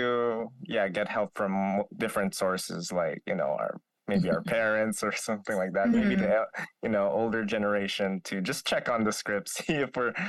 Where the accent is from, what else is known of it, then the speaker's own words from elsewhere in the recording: Philippines; first language Tagalog; English is a second language; now in United States; Even though we're Filipino, living in the States, writing a piece that's about your culture and in your native language was so much harder than I thought.